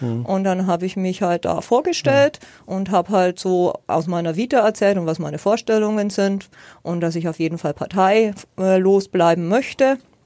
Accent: Nuremberg, Bavaria, Germany; Ich bin gebürtige Nürnbergerin und habe 44 Jahre in Nürnberg gelebt.

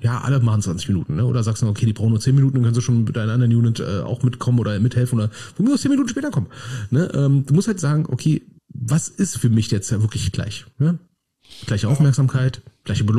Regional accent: Berlin, Germany; als Berliner würde ich ja auch mal sagen, ne, es ist schon Lob, wenn man mich einfach in Ruhe lässt.

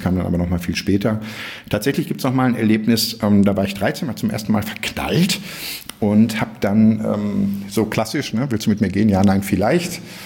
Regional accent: Essen, North Rhine-Westphalia, Germany; now in Berlin, Germany; Ja, ich bin im Ruhrpott geboren, groß geworden, also ich bin gebürtig aus Essen. Genau, da habe ich auch die ersten 30 Jahre meines Lebens verbracht und jetzt die letzten 25 Jahre hier in Berlin.

